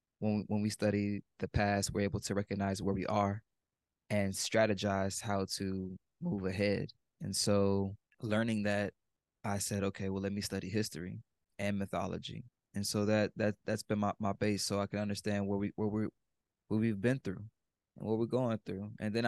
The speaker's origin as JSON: {"language": "English", "town": "Houston", "region": "Texas", "country": "United States", "said": "I am from Southwest Eightleaf, Texas, also known as Southwest Houston, Texas, but we call it the SWAT."}